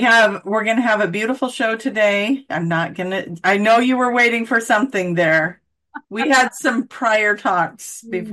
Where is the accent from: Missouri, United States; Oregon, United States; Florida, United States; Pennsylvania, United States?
Oregon, United States; Like, I'm from Oregon and Arcturus, you know.